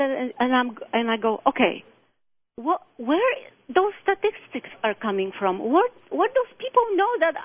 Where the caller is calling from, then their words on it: Toronto, Ontario, Canada; I'm calling from Toronto, Canada. Mm-hmm. I've lived in Canada for 25 years.